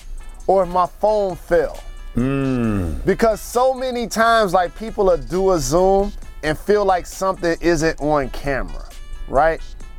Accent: Massachusetts, United States; I'm from Massachusetts, but I represent New York.

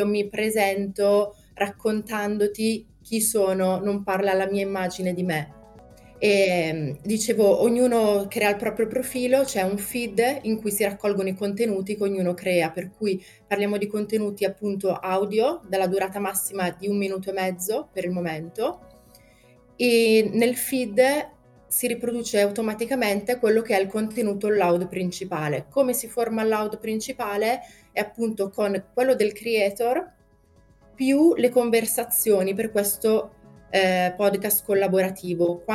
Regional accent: Brescia, Lombardy, Italy

